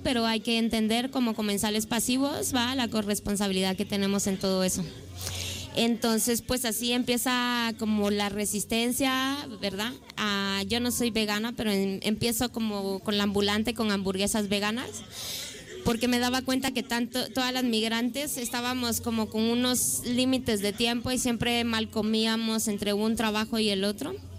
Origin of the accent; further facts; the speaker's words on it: Guatemala; now in Spain; yo soy de origen guatemalteco. Entonces, bueno, yo llego aquí en el 2002